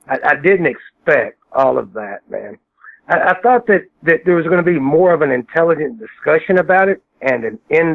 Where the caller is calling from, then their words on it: Midland, Texas, United States; 4th and T, man. West Texas. Midland, Texas.